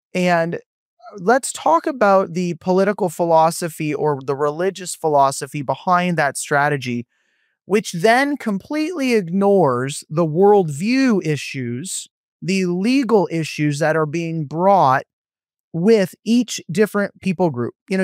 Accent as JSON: {"language": "English", "town": "Guelph", "region": "Ontario", "country": "Canada", "tie": "born or raised there", "said": "I grew up in Guelph, Ontario"}